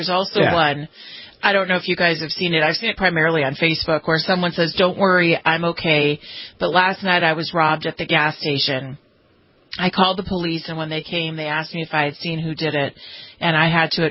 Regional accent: California, United States; my home state of California

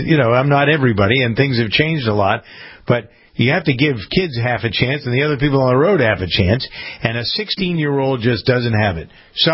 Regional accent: Framingham, Massachusetts, United States; Here's something from the local news grind here in Framingham, my hometown in Massachusetts.

